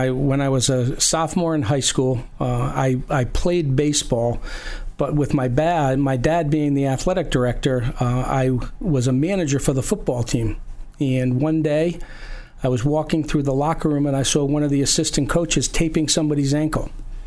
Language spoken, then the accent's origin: English; Riverside, Rhode Island, United States; I grew up in Riverside, so a native of Rhode Island